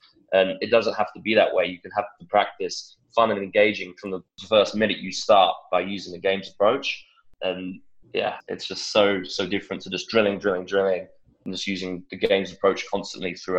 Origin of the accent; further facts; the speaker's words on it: England, United Kingdom; growing up in England, obviously, as you can tell with the accent